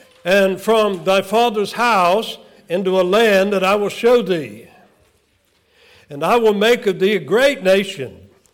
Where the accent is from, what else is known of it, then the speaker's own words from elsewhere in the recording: the South, United States; growing up in the South and in the United States, we didn't get anything right, absolutely nothing.